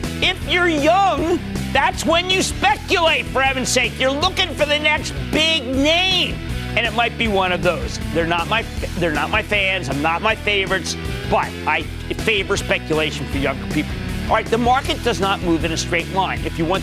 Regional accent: New Jersey, United States; Let's go to Gregory in my home state of New Jersey.

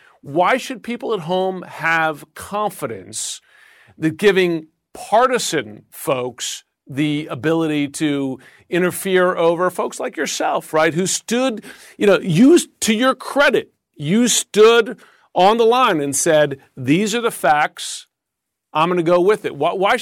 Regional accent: United States; And I've watched this very closely because I'm an American.

